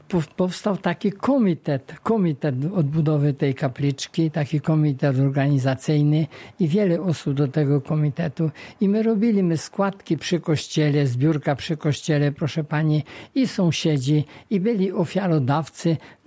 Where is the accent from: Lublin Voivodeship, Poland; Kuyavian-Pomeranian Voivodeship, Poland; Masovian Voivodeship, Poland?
Lublin Voivodeship, Poland; Markuszów; w mojej rodzinnej miejscowości, oczywiście w Kozłówku, bo ja z Markuszowej, ale to po sąsiedzku w Kozłówku